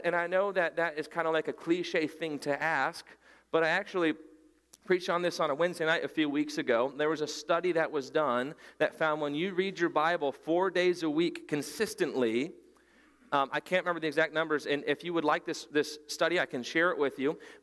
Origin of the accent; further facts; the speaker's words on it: Michigan, United States; Because I'm from Michigan, and in Michigan, you don't have flat roofs because the snow will cave in the roof, so you only have peaks.